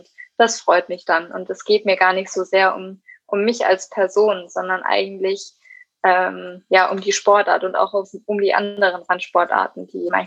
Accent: Erlangen, Bavaria, Germany; in meiner Heimatstadt in Erlangen und auch hier in Nürnberg

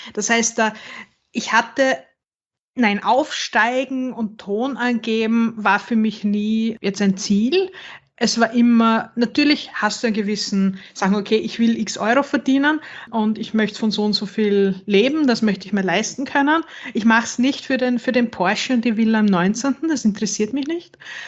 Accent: Styria, Austria; Ich bin in der Weststeiermark aufgewachsen und wollte aber immer nach Wien zum Studieren gehen, weil mir dann Graz schon zu klein war.

